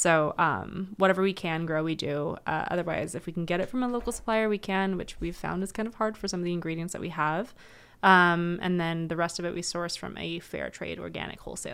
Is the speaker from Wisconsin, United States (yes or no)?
no; Utah, United States; born there; And then I was born in Utah. And here I am.